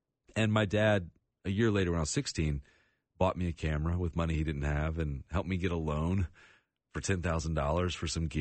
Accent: Birmingham, Alabama, United States; I'm from Birmingham, Alabama.

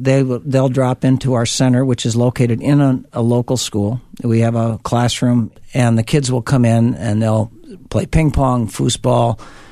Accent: St. Paul, Minnesota, United States; Extremely fond memories of growing up in St. Paul. And I grew up playing all different sports.

